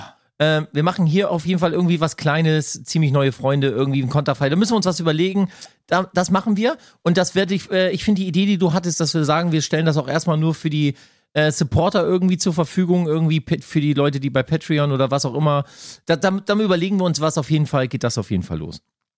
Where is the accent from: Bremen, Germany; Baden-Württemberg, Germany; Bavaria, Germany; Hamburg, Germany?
Hamburg, Germany; ich bin Hamburger, ne? Also Norddeutscher, also ursprünglich ja aus dem Osten, also ich kann auch sächseln.